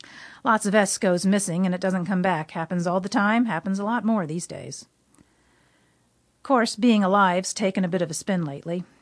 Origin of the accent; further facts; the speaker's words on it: Gaithersburg, Maryland, United States; but I'm from Maryland, so I like to give Baltimore a little fish.